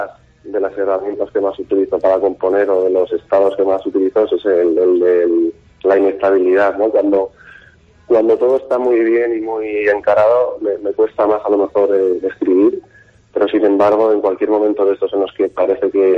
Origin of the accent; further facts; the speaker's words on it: Valencian Community, Spain; somos básicamente de Castellón y de Onda. De Onda hay un par y el resto somos de Castellón.